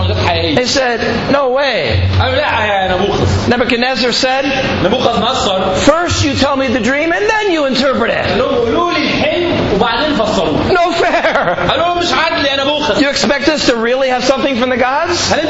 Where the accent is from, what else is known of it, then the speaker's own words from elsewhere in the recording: United States; now in Egypt; It's been tough here in Egypt. I know that. I'm an American.